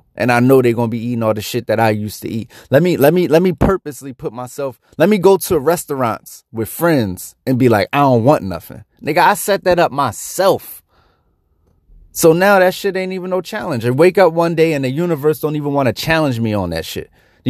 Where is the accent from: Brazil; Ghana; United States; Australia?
United States; Philadelphia, Pennsylvania; I'm from Philly, bro.